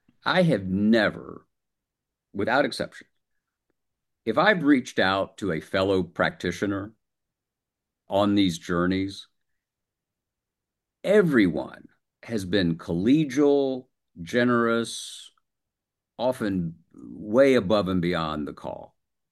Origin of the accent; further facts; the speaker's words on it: the South, United States; And my native region, I'm a Southerner